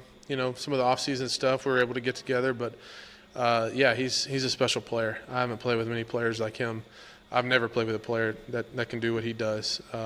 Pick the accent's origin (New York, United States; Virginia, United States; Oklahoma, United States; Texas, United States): Texas, United States; I mean, I grew up in Texas, obviously Cowboy country, a lot of my hometown, a lot of my friends and family back home.